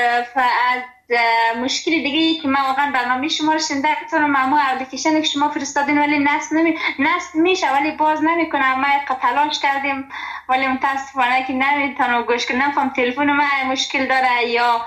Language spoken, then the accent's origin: Persian; Kabul, Afghanistan; از کابل هستم.